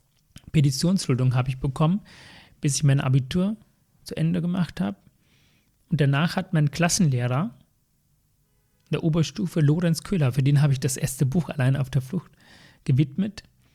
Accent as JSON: {"language": "German", "region": "Northern Province", "country": "Sri Lanka", "second_language": "German", "moved": "yes", "lives_now": "Germany", "said": "Aber ich komme aus dem Norden, ich bin Tamile, gehört zur Minderheit."}